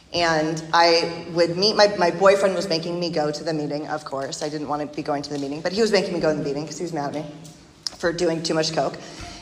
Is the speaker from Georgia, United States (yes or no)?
yes; Georgia, United States; so growing up, I'm from Georgia, and I went to this like really academically advanced school.